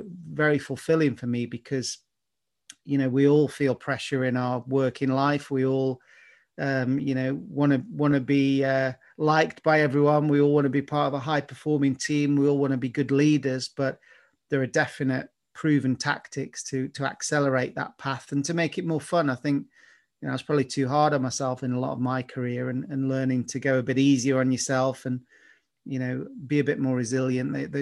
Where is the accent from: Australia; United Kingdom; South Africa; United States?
United Kingdom; Stoke-on-Trent, West Midlands; born there; I was born in Stoke.